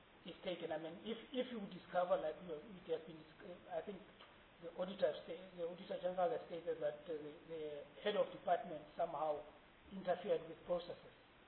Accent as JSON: {"language": "English", "region": "Free State", "country": "South Africa", "said": "And because I am from the Free State"}